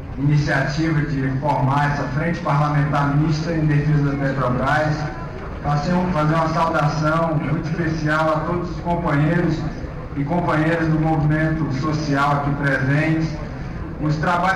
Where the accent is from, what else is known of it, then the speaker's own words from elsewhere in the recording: Acre, Brazil; Eu sou do estado do Acre e na década de 70 nós tivemos um processo muito forte de invasão de pessoas que vinham de vários lugares do país